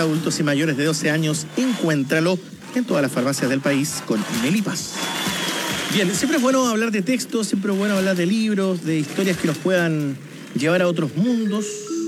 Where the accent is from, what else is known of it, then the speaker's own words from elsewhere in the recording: Punta Arenas, Magallanes, Chile; Ah, somos de la misma ciudad.